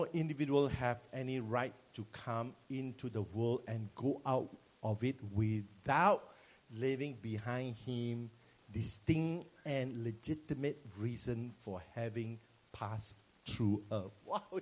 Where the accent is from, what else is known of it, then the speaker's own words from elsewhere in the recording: Malaysia; Cannot lah. Sorry, my lah is always there already. I'm a Malaysian.